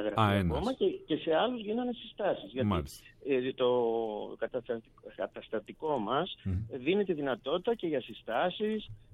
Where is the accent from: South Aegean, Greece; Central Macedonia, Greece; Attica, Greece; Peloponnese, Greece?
Attica, Greece; Piraeus; γιατί είμαι Πειραιώτης